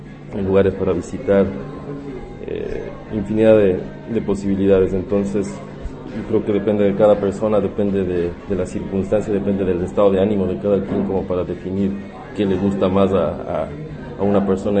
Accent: Ecuador; Lo que en cambio en mi país, Ecuador, y en la mayoría de países latinoamericanos resulta complicado para la mayoría de gente

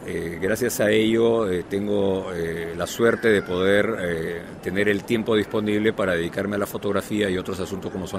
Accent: Peru; Hungría siempre me ha jalado desde antes de ser húngaro. Digo esto porque yo, siendo peruano, viajar a Europa era muy difícil por el pasaporte.

